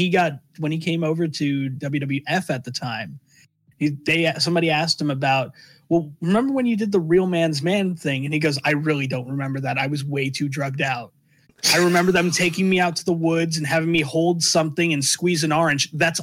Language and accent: English; New York, United States; I grew up in the Northeast, right in the New York area.